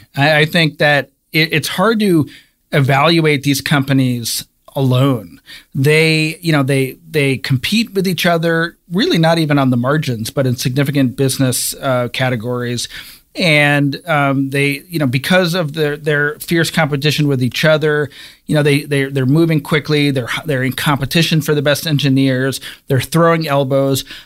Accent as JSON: {"language": "English", "town": "Cleveland", "region": "Ohio", "country": "United States", "tie": "born or raised there", "said": "I'm from Cleveland, Ohio, and I grew up reading the Cleveland Plain Dealer"}